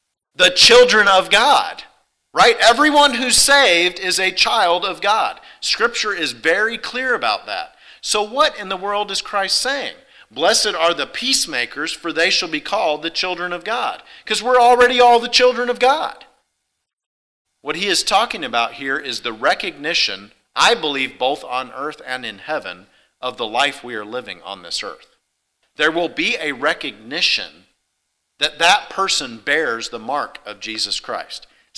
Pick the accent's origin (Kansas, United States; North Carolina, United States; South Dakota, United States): Kansas, United States; Hutchinson; I grew up in Hutchinson, Kansas. I know this for a fact.